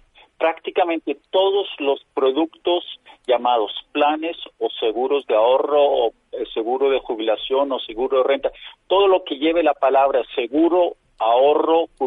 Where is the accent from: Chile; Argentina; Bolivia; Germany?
Germany; Spanish is a second language; yo soy alemán y he vivido muchos años en Alemania.